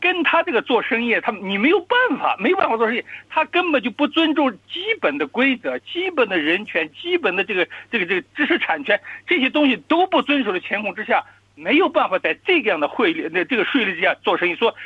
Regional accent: China; 我们中国人

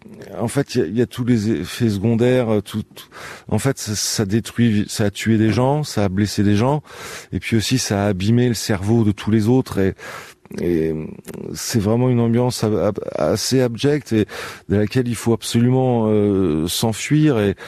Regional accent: France; en tant que Français

